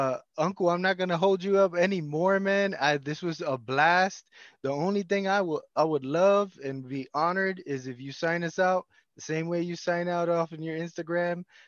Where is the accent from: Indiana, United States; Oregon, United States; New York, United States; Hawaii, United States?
New York, United States; Bronx; now in New Jersey, United States; And I'm from 163rd and Pro, because I'm originally from the Bronx and kind of moved our way up. So we were in Prospect. I live in Jersey.